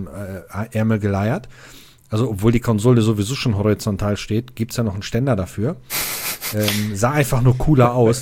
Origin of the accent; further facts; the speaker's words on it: Steele, North Rhine-Westphalia, Germany; Ich bin in Steele aufgewachsen und in Steele war ein Saturnmarkt.